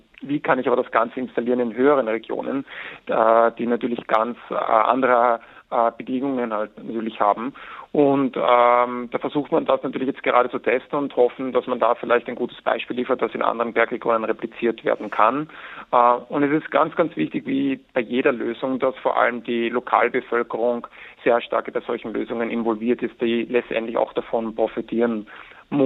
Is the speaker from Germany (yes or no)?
no; Austria; Ich bin selber in den Alpen aufgewachsen in Österreich